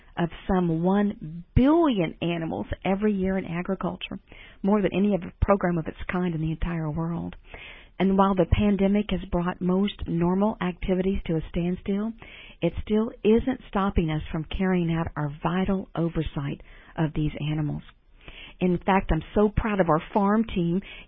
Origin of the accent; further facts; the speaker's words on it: the South, United States; you can certainly tell from over the phone that I am a Southerner. And being from the South